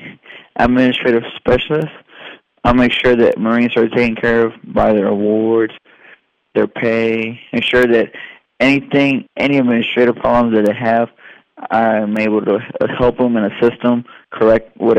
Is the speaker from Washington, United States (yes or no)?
no; Houston, Texas, United States; I grew up in Houston, Texas, sir. Originally, I'm born and raised in Houston, Texas.